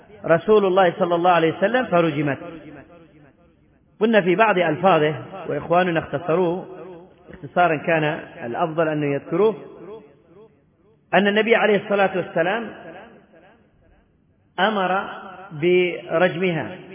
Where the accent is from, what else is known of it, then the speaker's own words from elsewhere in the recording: Yemen; وهذا وإن كان قليل عندنا في اليمن، قضية السائق وقضية الشغالة